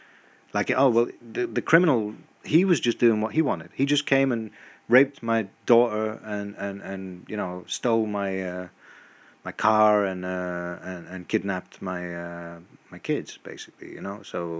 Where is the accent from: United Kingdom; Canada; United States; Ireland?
United Kingdom; England; I don't know why I separate England from Europe, but, you know, I come from England, so maybe that's why.